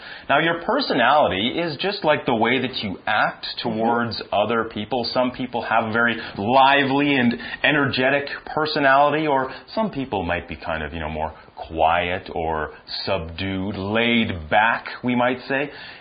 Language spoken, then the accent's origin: English; Canada; I'm Canadian, so I have to pick a hockey player.